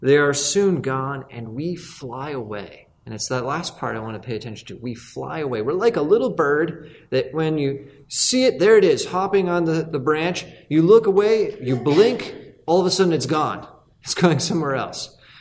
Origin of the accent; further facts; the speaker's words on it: California, United States; I grew up in the Bay Area of California. And the hills all around the city where I lived were just totally brown all summer